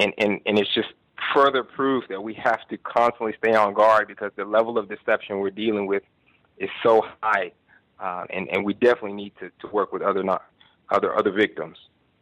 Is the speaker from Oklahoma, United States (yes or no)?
yes; Oklahoma, United States; born there; I was born in Oklahoma and believe I knew a lot about the history.